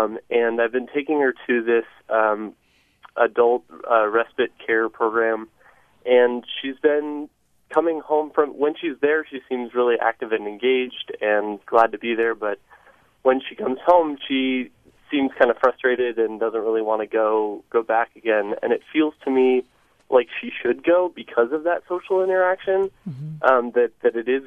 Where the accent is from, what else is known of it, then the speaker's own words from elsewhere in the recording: San Jose, California, United States; now in Orinda, United States; I am originally from San Jose. I am now living in Orinda. Moved in with my grandmother